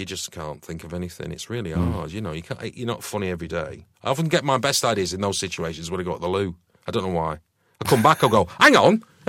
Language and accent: English; New Longton, North West England, United Kingdom; also born or lived in Didsbury; So I was adopted in Didsbury. My mum and dad adopted me, and then I was taken from Didsbury to a little village called New Longton, which is just outside Preston, and it's very agricultural around there.